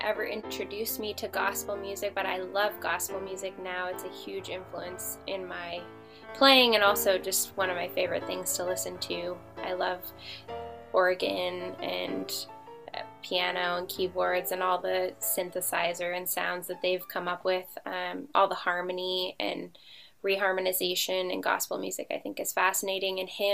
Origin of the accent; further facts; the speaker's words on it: Portland, Oregon, United States; I'm from Portland, Oregon.